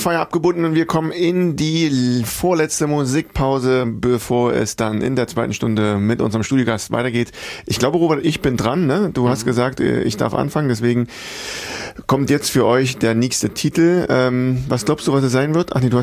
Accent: Gothenburg, Västra Götaland County, Sweden; now in Germany; Göteborg, meine alte Heimat, wie ihr alle wisst.

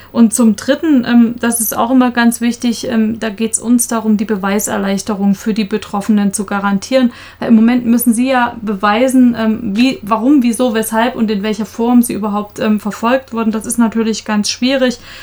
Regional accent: Germany; ich bin auch in der DDR groß geworden

